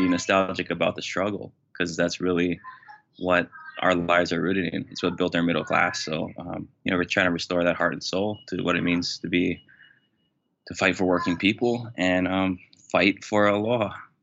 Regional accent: Hawaii, United States; I'm Native Hawaiian. I'm a father.

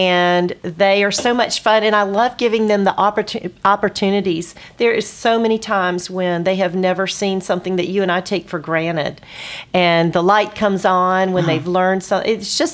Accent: Florida, United States; I grew up in Florida until I went to college.

